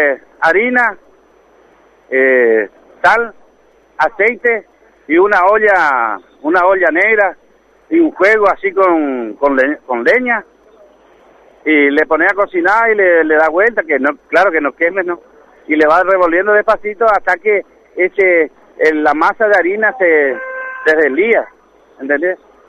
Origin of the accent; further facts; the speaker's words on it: Montecarlo, Misiones, Argentina; lo que vinimos de Misiones, de Monte Carlo Misiones, somos 50